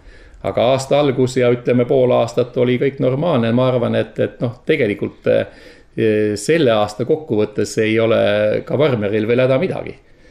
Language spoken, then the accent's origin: Estonian; Saare County, Estonia; Eks Saaremaal, ütleme, minu kodukandis